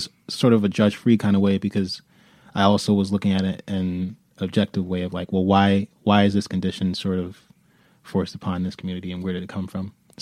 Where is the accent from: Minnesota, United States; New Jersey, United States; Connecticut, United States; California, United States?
Connecticut, United States; New Haven; Growing up in New Haven, it's actually, it makes me anxious to even talk about it sometimes.